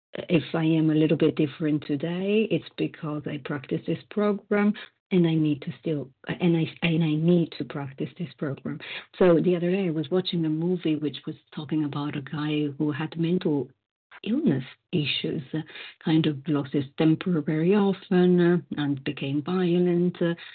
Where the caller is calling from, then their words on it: Davis, California, United States; I am calling from Davis, California.